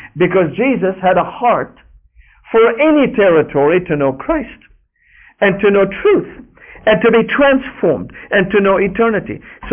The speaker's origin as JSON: {"language": "English", "town": "Damascus", "region": "Damascus Governorate", "country": "Syria", "tie": "born or raised there", "moved": "yes", "lives_now": "United States", "said": "When I came to the United States, I'm not used to dogs. I grew up in Damascus, Syria, and in Damascus, Syria, we only know street dogs, mangy dogs."}